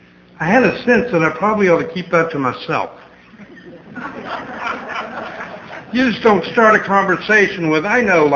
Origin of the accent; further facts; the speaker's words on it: Kentucky, United States; I knew that because I was from Kentucky.